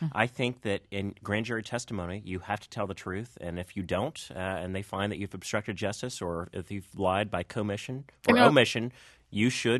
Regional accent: California, United States; I'm from the San Francisco Bay Area

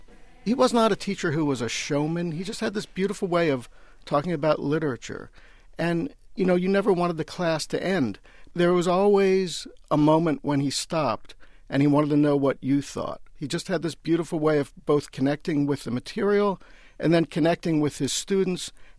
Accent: Levittown, United States; I am from Levittown.

